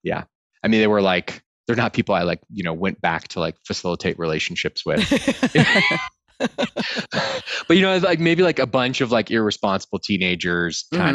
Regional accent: Austin, Texas, United States; I mean, I grew up in Austin, Texas and it was, I don't know if maybe it's because like the university culture there.

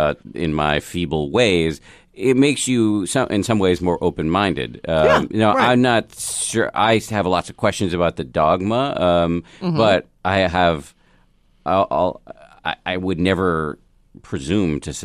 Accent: Massachusetts, United States; but I grew up in the People's Republic of Massachusetts, and I, you know, it's like, I didn't know, I mean, I had a rabbi, but like, I don't even think he believed

